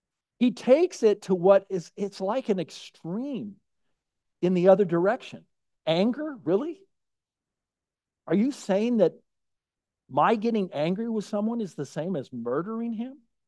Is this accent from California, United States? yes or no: yes; Napa, California, United States; So I grew up in Napa